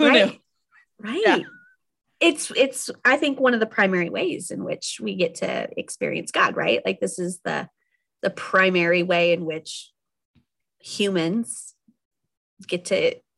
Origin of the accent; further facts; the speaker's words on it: Midwest, United States; I'm the Midwesterner in this conversation.